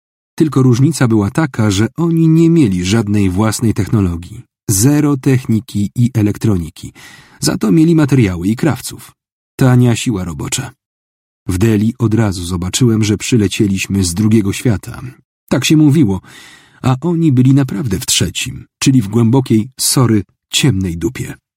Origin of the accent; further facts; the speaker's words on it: Szczecin, West Pomeranian Voivodeship, Poland; Jestem ze Szczecina